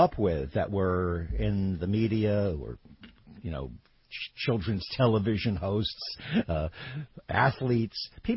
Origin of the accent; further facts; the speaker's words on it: New York, United States; I grew up in New York listening to WINS, the top 40 station, with Alan Freed playing people like